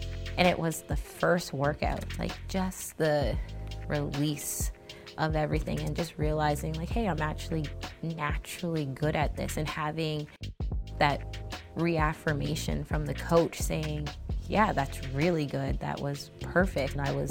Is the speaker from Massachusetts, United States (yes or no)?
yes; Boston, Massachusetts, United States; born there; moved away; also born or lived in Nova Scotia; I was born in Boston, Massachusetts. I moved to Nova Scotia in 2000.